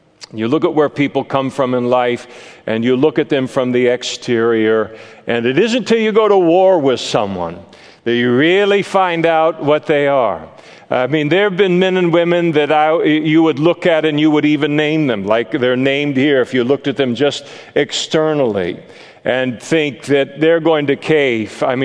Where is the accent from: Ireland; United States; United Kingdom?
United States; Napa, California; I grew up in Napa, and you had the side of town that I grew up